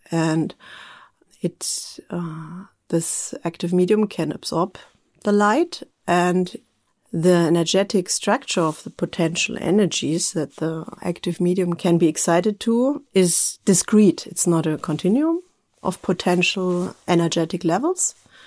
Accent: Munich, Bavaria, Germany; now in Graz, Austria; And I'm originally from Bavaria, from Munich.

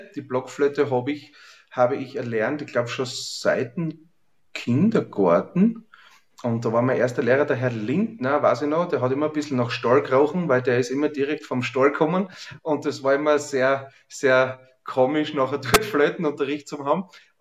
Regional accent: Voitsberg, Styria, Austria; born there; ich bin im LKH Voitsberg aus dem Bauch von der Mama rausgeschlupft. Und ja, die ersten Jahre waren wir beheimatet in Rosenthal an der Kainach.

